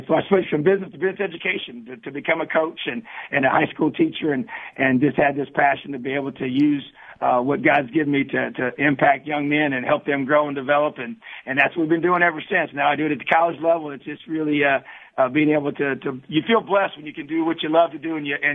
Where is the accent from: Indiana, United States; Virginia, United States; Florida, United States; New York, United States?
Indiana, United States; New Castle; it meant so much to me to represent my home state. And like you said, I've been a high school coach in this state for 10 years. And and played my high school football here. My dad was my high school coach, and being from Newcastle